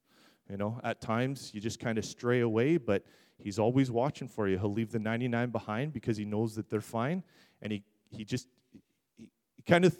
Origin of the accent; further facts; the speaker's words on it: Orangeville, Ontario, Canada; born there; So I was born here in Orangeville, 1977. I'm 42 years old. I was dedicated in this very church.